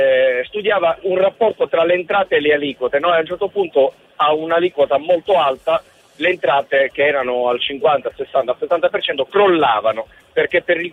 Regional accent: Piazza Armerina, Sicily, Italy; Piazza Armerina

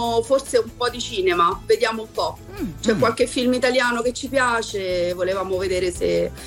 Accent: Rome, Lazio, Italy

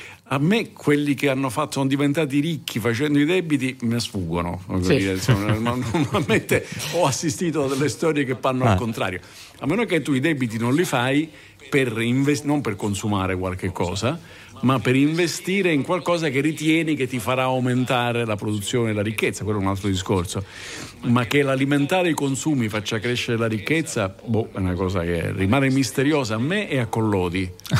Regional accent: Palermo, Sicily, Italy; io sono cresciuto a Palermo, dove adesso non c'è quasi nessuno che non abbia l'aria condizionata.

